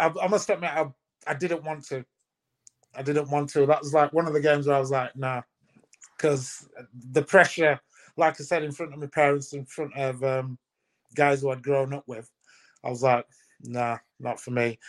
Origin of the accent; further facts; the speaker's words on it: Huddersfield, Yorkshire and the Humber, United Kingdom; And obviously I'm born and bred in Huddersfield.